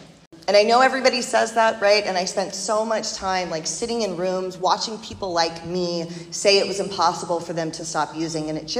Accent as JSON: {"language": "English", "region": "Georgia", "country": "United States", "tie": "born or raised there", "said": "so growing up, I'm from Georgia, and I went to this like really academically advanced school."}